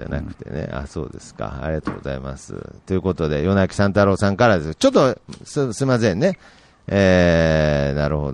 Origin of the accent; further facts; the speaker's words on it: Fukuoka, Japan; 僕の出身が福岡県の小さな港町の生まれだからでしょうか、幼少期は母子家庭の団地暮らしだったからでしょうか